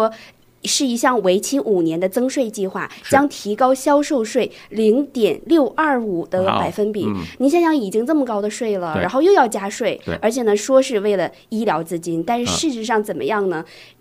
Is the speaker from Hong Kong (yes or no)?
no; California, United States; 那接下来我们就来关注一个我们加州人非常关心的一个议题啊